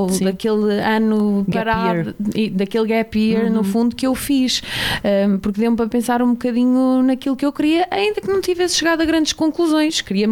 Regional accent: Aveiro, Portugal; moved away as an adult; Eu sou de Aveiro, Lisboa. exatamente. E então vim para cá em 2012

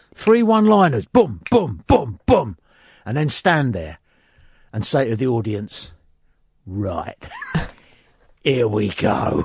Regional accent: London, United Kingdom; And I'm from West London. I can drink.

